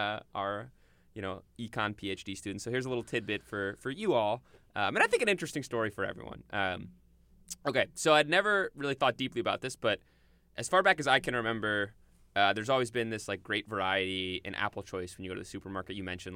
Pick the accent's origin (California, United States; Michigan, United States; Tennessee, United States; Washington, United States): Michigan, United States; so I grew up in Michigan, we've mentioned before.